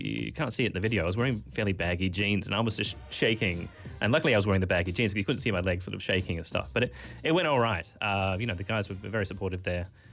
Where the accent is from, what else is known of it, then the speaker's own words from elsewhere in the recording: Australia; And as an Australian, that's very difficult. It's the basis of our entire culture.